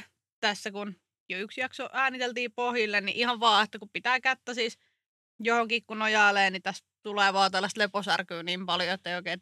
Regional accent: Ristiina, South Savo, Finland; now in Savonlinna, Finland; Mutta mä oon lähtöisin vaan Ristiinasta.

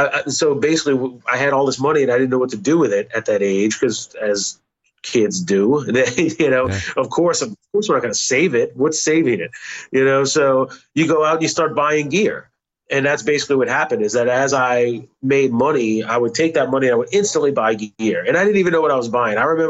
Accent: Metairie, Louisiana, United States; I grew up in a suburb of New Orleans called Metairie. It's right on. I grew up less than a mile from the New Orleans line, you know.

